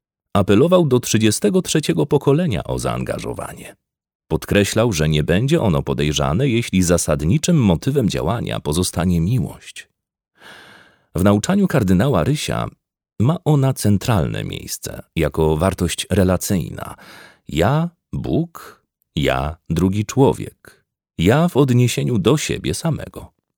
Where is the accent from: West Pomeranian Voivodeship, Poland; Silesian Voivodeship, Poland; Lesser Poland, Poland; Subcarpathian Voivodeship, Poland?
Lesser Poland, Poland; Kraków; Wiecie dobrze, że jestem z Krakowa.